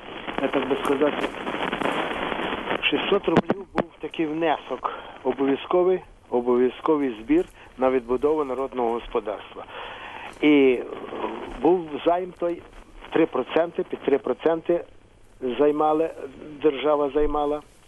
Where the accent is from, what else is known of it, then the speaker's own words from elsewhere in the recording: Lviv Oblast, Ukraine; А я з Львівщини